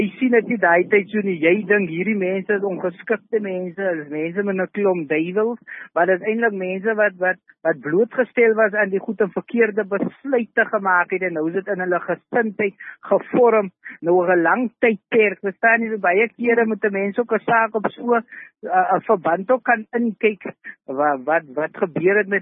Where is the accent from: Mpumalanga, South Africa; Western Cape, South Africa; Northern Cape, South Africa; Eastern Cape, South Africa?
Western Cape, South Africa; Oudtshoorn; ek het ook maar in Oudtshoorn groot geword, dit is nou 'n dorp.